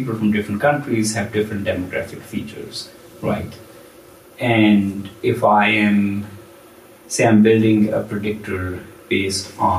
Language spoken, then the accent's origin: English; Pakistan; I say this because I'm from Pakistan